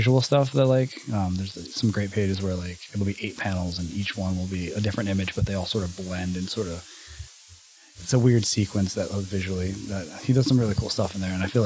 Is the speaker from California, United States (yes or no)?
no; New Jersey, United States; Yeah, I grew up in New Jersey